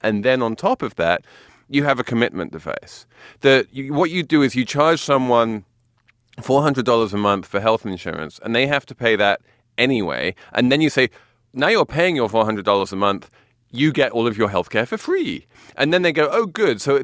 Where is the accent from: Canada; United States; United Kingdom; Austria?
United Kingdom; England; I know nothing of Thanksgiving. I'm English, but we'll do whatever Americans...